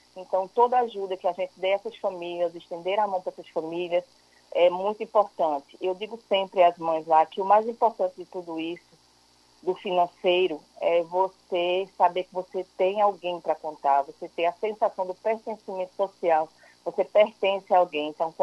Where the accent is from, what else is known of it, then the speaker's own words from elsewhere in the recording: São Bento do Una, Pernambuco, Brazil; Eu sou do interior de Pernambuco, sou de São Bento